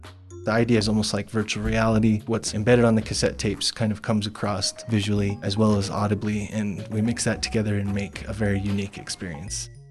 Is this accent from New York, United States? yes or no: no; Fresno, California, United States; now in Salt Lake City, United States; I am originally from Fresno, California. I live in Salt Lake City, Utah.